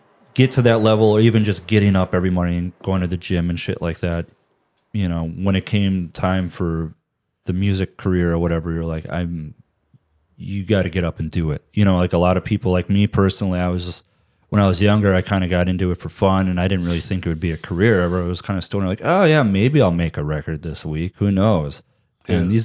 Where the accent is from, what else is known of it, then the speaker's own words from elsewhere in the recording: United States; Like, you know, for example, I'm from America. I know how the NBA works, or whatever.